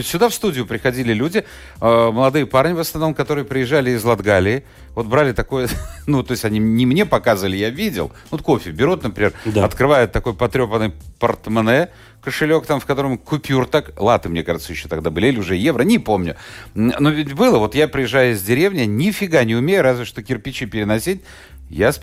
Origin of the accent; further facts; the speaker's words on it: Ukraine; Нет, я с Украины.